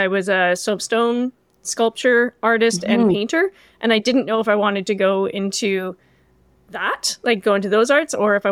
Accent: Ottawa, Ontario, Canada; I'm from Ottawa

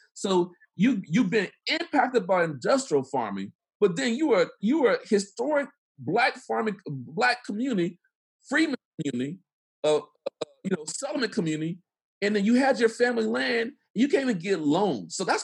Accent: Mississippi, United States; I'm from Mississippi. Mississippi is an agricultural state, right?

